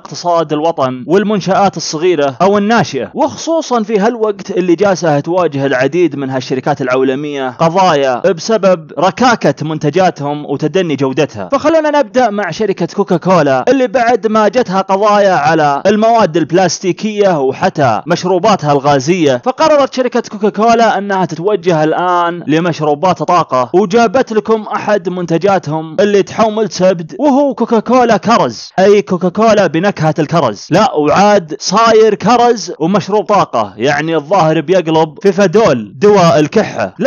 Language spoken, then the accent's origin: Arabic; Saudi Arabia; ونبدأ بالمحلية عندنا في المملكة العربية السعودية